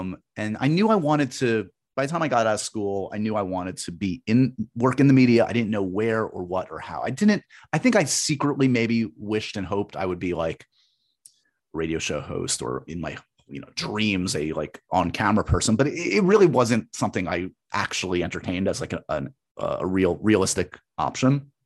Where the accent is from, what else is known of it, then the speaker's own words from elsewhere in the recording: New York City, New York, United States; I grew up in New York City, loved movies, TV, New York Yankees.